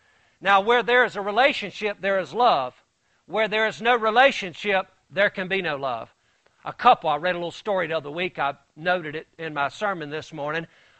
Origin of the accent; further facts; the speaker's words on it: the South, United States; I was raised up in the South just like some of you were. And, you know, you're raised up in a certain way.